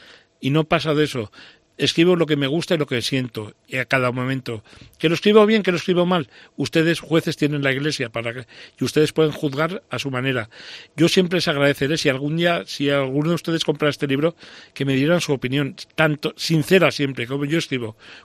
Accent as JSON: {"language": "Spanish", "town": "Jaca", "region": "Aragon", "country": "Spain", "tie": "born there", "said": "Yo no soy nacido en Jaca hace 55 años."}